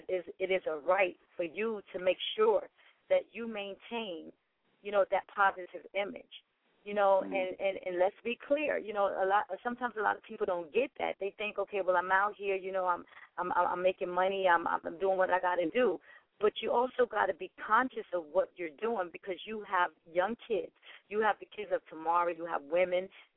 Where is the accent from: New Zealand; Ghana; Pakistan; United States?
United States; New York City, New York; And for me as a woman growing up in New York City, you know, my thing is that I was always focused.